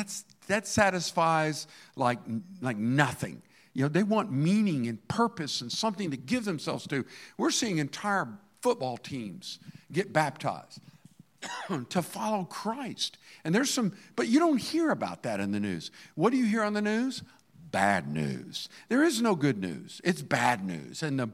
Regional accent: United States; He didn't like me because I was from America.

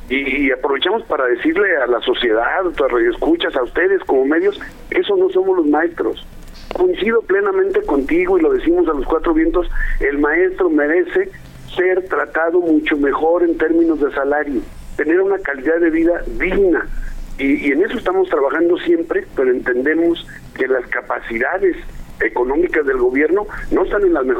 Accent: Mexico; demos un ejemplo de lo que somos los maestros de México

